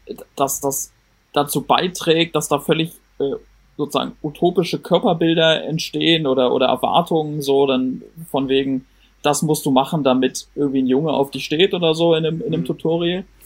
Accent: Berlin, Germany; Soll ich da mal was als Berliner zu sagen?

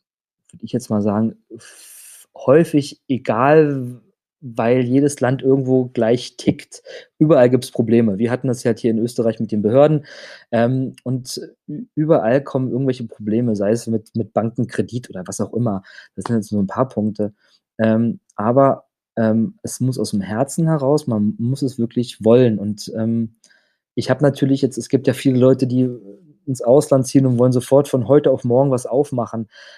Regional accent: Berlin, Germany; now in Innsbruck, Austria; weil ich bin Berliner und ich werde auch immer Berliner sein. Und Berlin ist immer meine Heimat. Innsbruck ist mein Zuhause.

